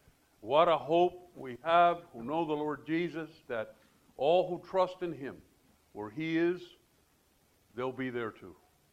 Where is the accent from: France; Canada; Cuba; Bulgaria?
Cuba; now in United States; I want to start with, again, you've heard that I'm Cuban. I was born in Cuba. There was a communist revolution. And so my parents had to flee.